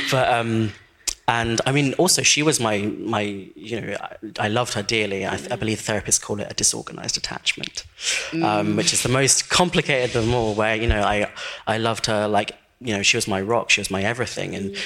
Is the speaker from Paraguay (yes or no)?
yes; Paraguay; because I'm also from South America and from Paraguay and I was adopted.